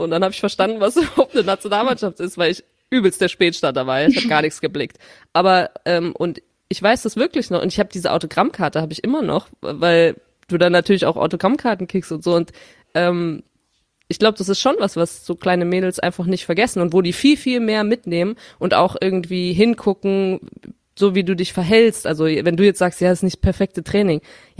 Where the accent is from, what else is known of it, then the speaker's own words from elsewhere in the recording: Rhineland, Germany; in meiner Heimatstadt im schönen Rheinland